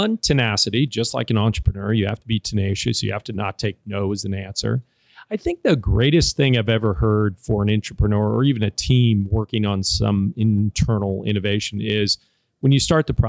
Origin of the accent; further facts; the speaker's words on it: California, United States; And I moved with them from Southern California back up to my home in Northern California, where I'm originally from.